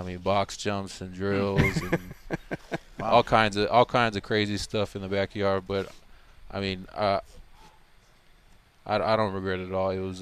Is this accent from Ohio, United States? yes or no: no; Hawaii, United States; Yeah, growing up in Hawaii, my grandma did all that for me and my older brother especially